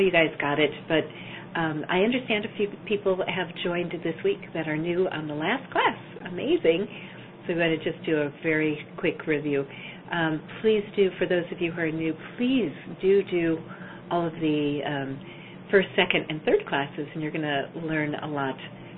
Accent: Minnesota, United States; I grew up in Minnesota. I was a Minnesotan.

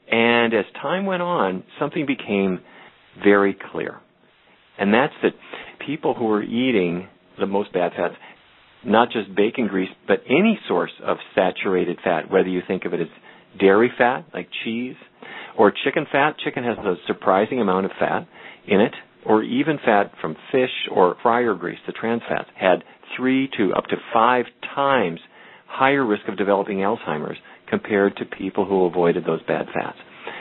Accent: North Dakota, United States; something that I learned about as a kid growing up in North Dakota.

